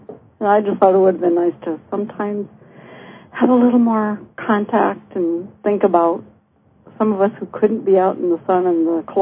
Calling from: Wisconsin, United States; I'm calling from Wisconsin.

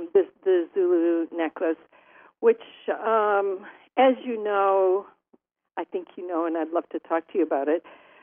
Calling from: New York, United States; I'm calling in from upstate New York, and we're having sun today, which is super. I'm on the Hudson River, which is about 2 miles wide, and we have small mountains around here, the Berkshires and the Catskills, and this is my home.

